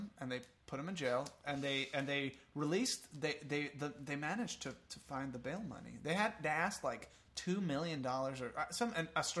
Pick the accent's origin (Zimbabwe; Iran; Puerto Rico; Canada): Puerto Rico; now in United States; I'm not from Cuba, though. Oh. I'm from Puerto Rico